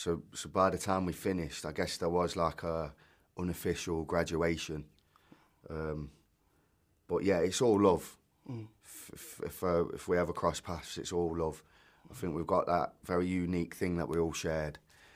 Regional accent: Derby, East Midlands, United Kingdom; accent: Derby; I think my accent. Yeah. Yeah, it's got to be Derby. It can't be Nottingham. It can't be Yorkshire. It can't just be generic North. It has to be Elveston Derby.

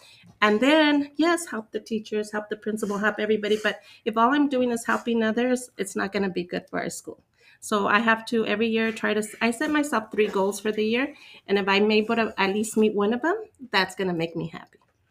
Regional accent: Boyle Heights, California, United States; I grew up in Boyle Heights. So I think it would be like something with Boyle Heights involved or, you know, the community.

